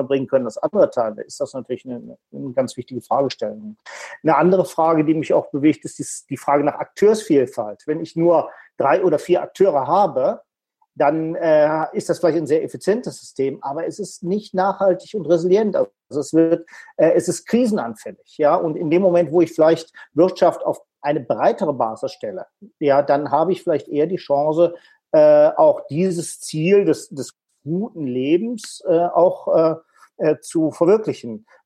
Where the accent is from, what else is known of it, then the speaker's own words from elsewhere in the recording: Solingen, North Rhine-Westphalia, Germany; hier zu meiner Heimatstadt Solingen